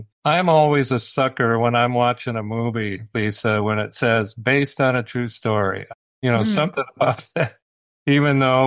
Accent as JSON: {"language": "English", "region": "Minnesota", "country": "United States", "said": "Now, you know, I'm from Minnesota, and that's where I kind of learned to play live, playing at all the bars and the clubs."}